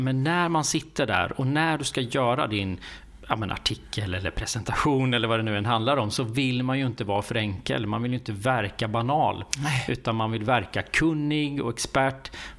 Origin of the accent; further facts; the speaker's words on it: Västervik, Kalmar County, Sweden; där vi kommer ifrån, från Västervik och omgivningarna där. Så att vi blev kära i naturen kan man säga och valde att bosätta oss där. Så nu är det över 20 år.